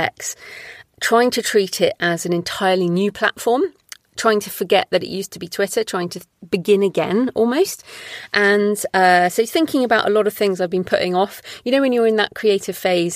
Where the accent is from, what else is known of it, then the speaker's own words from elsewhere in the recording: United Kingdom; things I've narrated as a human narrator, as a British woman, I would love to have in other voices